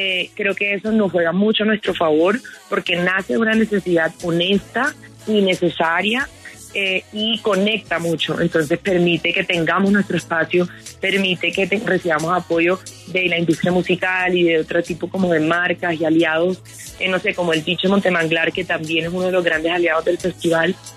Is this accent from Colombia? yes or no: yes; Colombia; Somos 6 cantautores colombianas